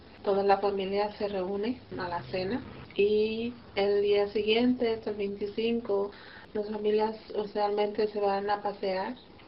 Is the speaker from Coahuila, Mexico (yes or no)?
no; Michoacán, Mexico; Yo soy de México, está bonito. Es un país donde yo nací, es calmado, en cierta forma.